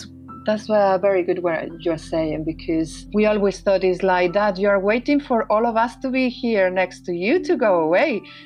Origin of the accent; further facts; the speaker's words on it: León, Castile and León, Spain; English is a second language; we are from Spain, so my dad used to live in Marbella, which is at the south, but we are originally from the north, which is northwest from León